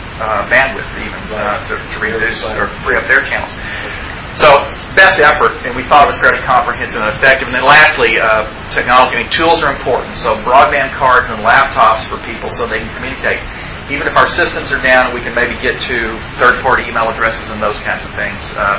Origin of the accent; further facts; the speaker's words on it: Louisiana, United States; I know I'm from Calcasieu Parish.